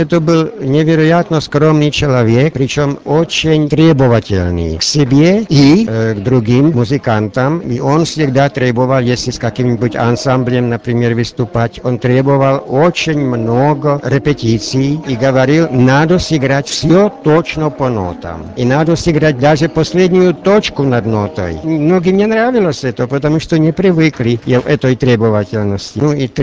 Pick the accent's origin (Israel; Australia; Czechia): Czechia; Prague; also born or lived in Moscow, Russia; Я пражанин, коренной пражанин, жил тоже в Москве определенное время